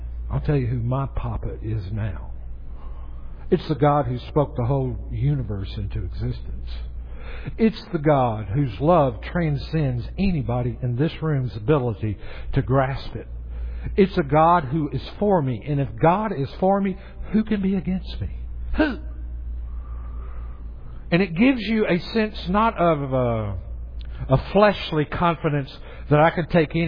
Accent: the South, United States; Now, I grew up in the South.

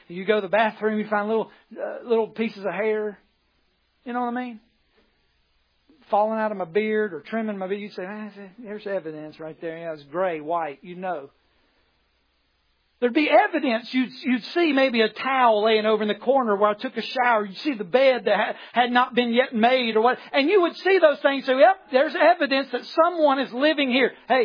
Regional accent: Bolt, West Virginia, United States; Anyway, I was raised in Bolt, West Virginia, at least to the age of 5 years old. My dad pastored a little church. And we lived in a little single wide trailer on a dirt road.

